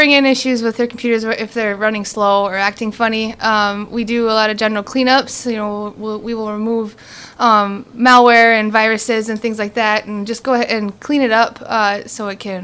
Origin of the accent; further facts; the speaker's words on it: Milbank, South Dakota, United States; also born or lived in Sioux Falls; Well, I was born in Milbank. That's where I grew up, and I graduated high school there. I spent a few years in Sioux Falls and actually came back to Milbank